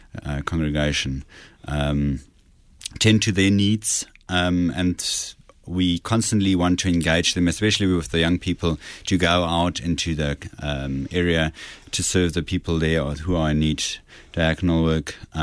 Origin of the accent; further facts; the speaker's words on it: South Africa; I grew up in the eastern part of South Africa. It's very close to the Swaziland border.